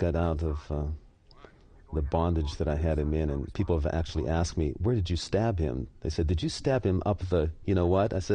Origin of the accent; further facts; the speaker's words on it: Pittsburgh, Pennsylvania, United States; I'm from Pittsburgh, Pennsylvania.